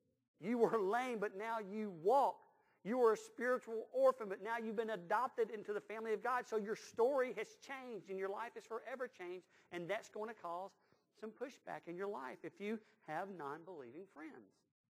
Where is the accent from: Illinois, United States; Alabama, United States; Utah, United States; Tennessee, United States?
Alabama, United States; Birmingham; You know, I grew up in East Birmingham, not too far from Woodlawn, where Woodlawn Baptist Church was located. And I went to Banks High School.